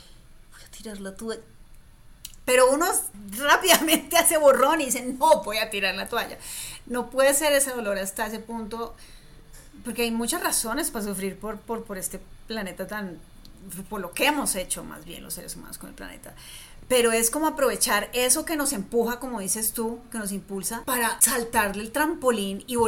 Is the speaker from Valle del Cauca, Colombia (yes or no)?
yes; Cali, Valle del Cauca, Colombia; Desde muy chiquita, yo crecí en una ciudad, pues yo crecí en Cali, pero con mucho acceso como a esa naturaleza que había en las afueras.